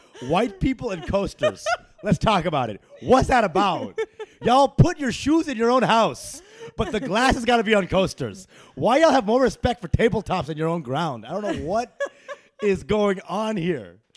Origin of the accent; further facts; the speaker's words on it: Texas, United States; I'm not born there, but I grew up there. like most of my life.